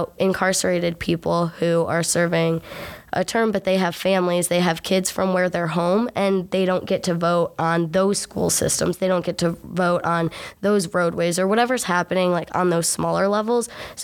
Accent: Brunswick, Ohio, United States; like, I'm from Brunswick, Ohio. So when something's on the ballot for the schools, like, I'm not voting there because I'm registered to vote in Athens

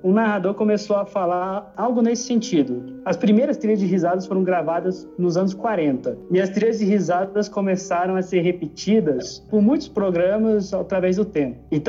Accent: Brasília, Federal District, Brazil; Aqui, na minha cidade, né, eu sou de Brasília

